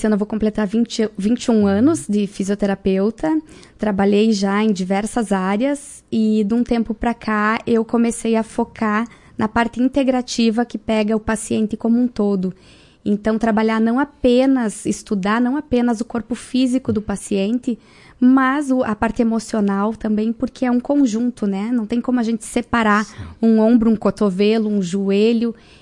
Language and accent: Portuguese; Ijuí, Rio Grande do Sul, Brazil; now in Marau, Brazil; Sim, sou de Ijuí, mas praticamente marauense, né? Estou aqui há aproximadamente 8, 9 anos.